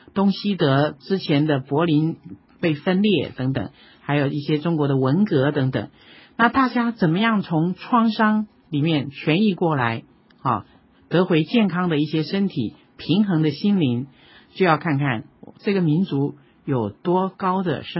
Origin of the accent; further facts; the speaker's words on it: Taiwan; 像我们都是在台湾出生的一代，然后呢从小学开始念书，一直到大学啊、工作啊等等等